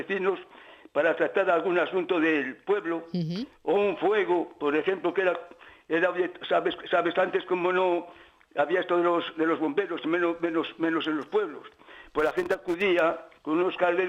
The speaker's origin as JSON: {"language": "Spanish", "town": "Villarrín de Campos", "region": "Castile and León", "country": "Spain", "lives_now": "Villavante, Spain", "said": "fui afincado en Villavante porque me casé ahí. Yo soy de Villarrín de Campos, pero casado en Villavante"}